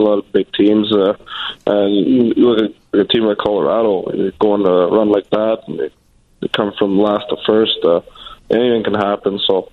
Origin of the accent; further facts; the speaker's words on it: Montreal, Quebec, Canada; now in Phoenix, United States; In Montreal.